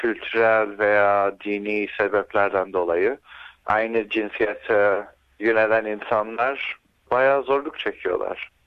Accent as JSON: {"language": "Turkish", "town": "Sydney", "region": "New South Wales", "country": "Australia", "tie": "born or raised there", "also_born_or_lived": "Istanbul", "said": "Sydney'de doğdum. Burada 9 yaşıma kadar yaşadım ailemle beraber. Ondan sonra hep beraber İstanbul'a gittik. İstanbul'da yaşadık 4 sene. İstanbul'da okudum. İlkokulu bitirdim orada. Geri geldim Avustralya'ya."}